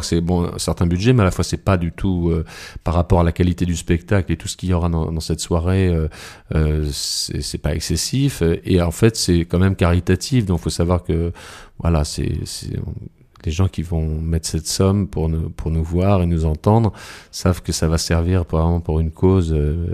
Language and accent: French; Nogent-le-Rotrou, Centre-Val de Loire, France; J'ai commencé par le piano ici à Nogent-le-Rotrou, puisque je suis de Nogent, je suis arrivé, j'avais un an.